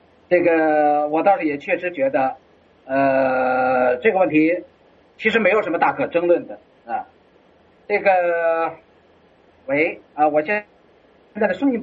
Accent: Beijing, China; 我们年龄差不太多，你大概还比我小一点，啊，我们也都是北京人

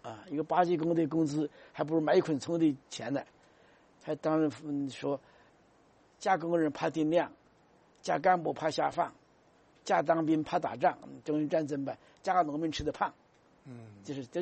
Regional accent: China; 我们中国人吃，吃了点窝头有一点绿颜色

